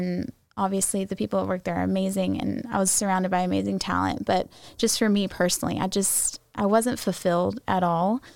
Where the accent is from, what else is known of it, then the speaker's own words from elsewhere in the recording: Augusta, Georgia, United States; So I grew up in Augusta, grew up at Reed. And I went to the University of Georgia, studied entertainment.